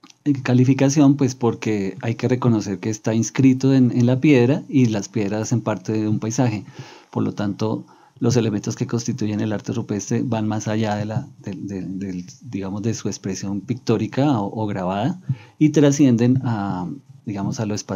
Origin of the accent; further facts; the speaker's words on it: Bogotá, Colombia; Bueno, yo soy bogotano, soy diseñador gráfico de la Universidad Nacional y tengo una maestría en Patrimonio Cultural y Territorio de la Universidad Javeriana.